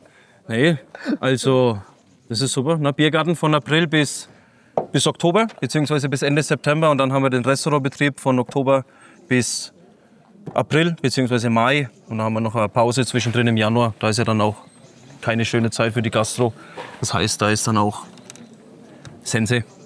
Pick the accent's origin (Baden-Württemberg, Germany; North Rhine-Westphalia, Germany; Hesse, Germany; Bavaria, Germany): Bavaria, Germany; Bamberg; ich bin aufgewachsen in der Wunderburg. Ne? Und ich bin von der Burg auf die Burg.